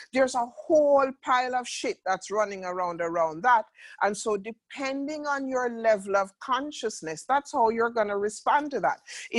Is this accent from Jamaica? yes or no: yes; Jamaica; I'm a Black woman and I'm from Jamaica and I'm of African descent.